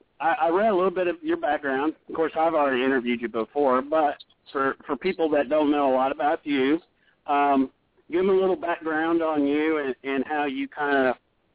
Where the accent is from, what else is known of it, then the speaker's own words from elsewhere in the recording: Texas, United States; also born or lived in Ohio; Yeah, you know, I moved from Ohio down here to Texas when I was a little boy, and my parents had a snow shovel.